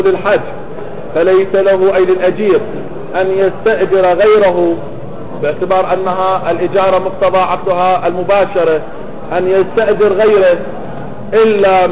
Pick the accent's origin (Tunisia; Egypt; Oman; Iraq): Iraq; أنا عراقي